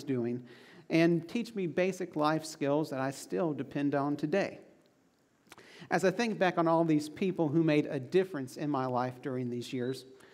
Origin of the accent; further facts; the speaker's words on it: St. Paul's, North Carolina, United States; Now, that's the exact opposite of my hometown. St. Paul's is a small town in southeastern North Carolina, and it's home to about 2,000 people and 6 stoplights.